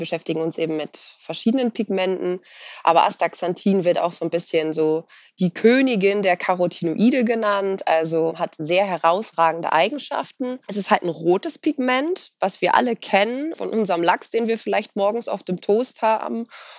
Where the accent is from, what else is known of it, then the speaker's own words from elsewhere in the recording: North Rhine-Westphalia, Germany; Also ich komme aus Ostwestfalen, ich habe auch hier studiert.